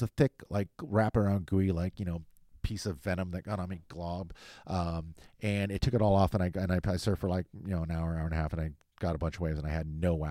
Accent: Huntington Beach, California, United States; I grew up in Huntington

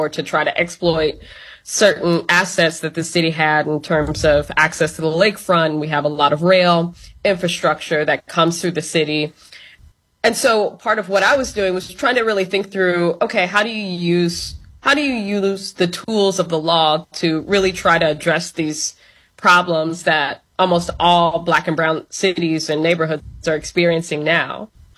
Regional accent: Gary, Indiana, United States; several years later, growing up in Gary, I was trying to make sense of the progression of the city

